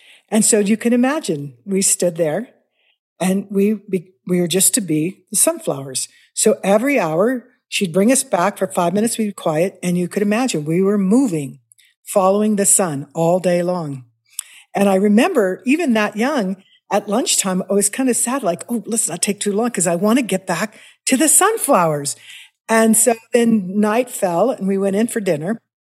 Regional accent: Kansas City, Missouri, United States; Well, I grew up in Missouri, in Kansas City.

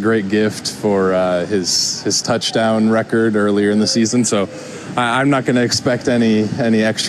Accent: Minnesota, United States; I grew up in Minnesota, so I grew up watching him and idolizing him

